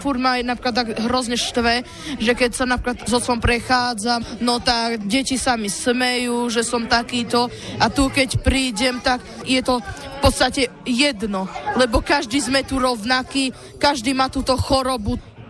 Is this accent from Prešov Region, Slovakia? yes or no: no; Banská Bystrica Region, Slovakia; Zoseliec v Banskej Bystrici.